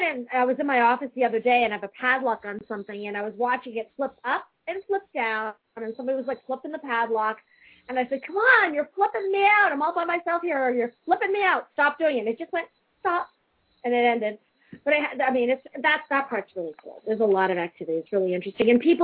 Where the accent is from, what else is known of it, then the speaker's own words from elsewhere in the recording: New Hampshire, United States; also born or lived in California; I mean, I'm from California, originally from New Hampshire, but California, and I had a group of 250 people out there in California